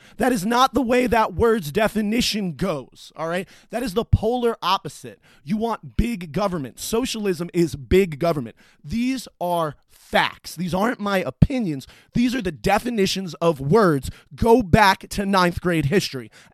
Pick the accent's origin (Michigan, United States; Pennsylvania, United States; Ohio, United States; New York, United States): Pennsylvania, United States; hey, buddy, I'm from Pennsylvania. I don't live that far from you.